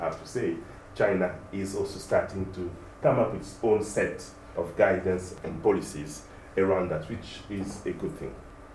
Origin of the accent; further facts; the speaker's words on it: DR Congo; I've traveled in the Congo. I'm from the Congo. I have family there.